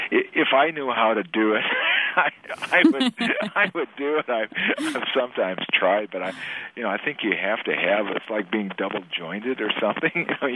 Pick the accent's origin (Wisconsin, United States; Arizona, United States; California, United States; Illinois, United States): Wisconsin, United States; Rice Lake; like my hometown up in Rice Lake in Barron County.